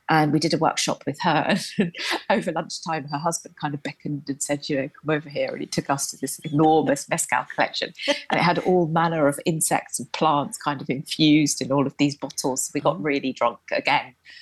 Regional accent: Tanzania; born there; Her dad was not very well back in Tanzania, where I was born in Tanzania.

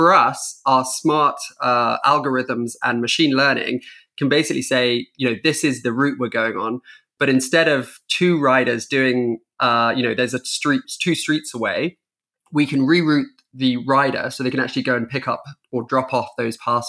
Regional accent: Netherlands; I grew up in the Netherlands. I have an old Dutch bike.

